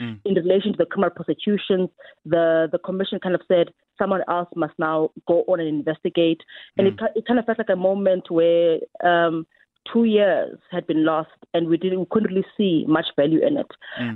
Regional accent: South Africa; guns that were issued by us and authorized by us as South African citizens.

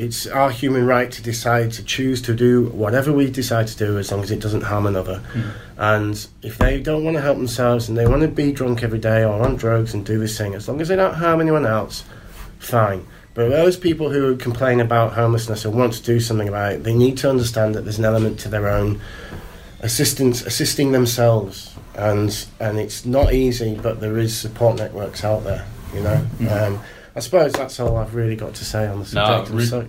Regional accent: Yorkshire and the Humber, United Kingdom; I'm from Yorkshire. People call us tight.

